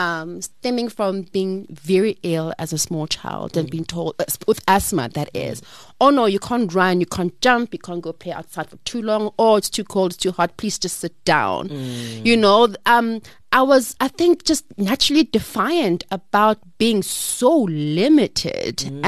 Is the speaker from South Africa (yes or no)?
yes; South Africa; whether I'm South African